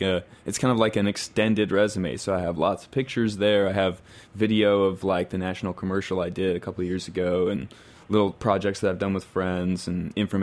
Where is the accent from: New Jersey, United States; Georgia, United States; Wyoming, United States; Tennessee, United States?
Tennessee, United States; Knoxville; Well, so I'm from Knoxville, and the, you know, the really good stuff is like in the central and western parts of the state.